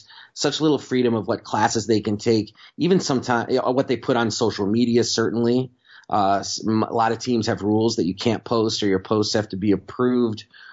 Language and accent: English; New York, United States; I'm from New York, so I'll talk about that all day.